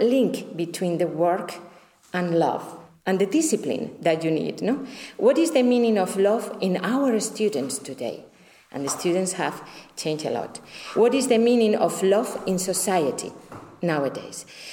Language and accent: English; Spain; English is a second language; I'm Spanish, Catholic, and I'm a woman. I was born in 1970 in Franco times. I lived through transition in my early youth